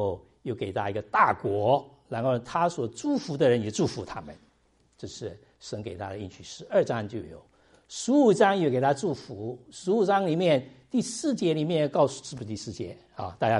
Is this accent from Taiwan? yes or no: no; China; 可能说在今年里面我们中国人有好处的